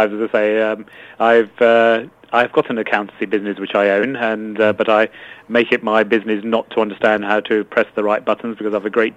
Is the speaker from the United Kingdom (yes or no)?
yes; Eastbourne, South East England, United Kingdom; I come from the Sunshine Coast, so sunny Eastbourne, just along the coast, so where the sun is always shining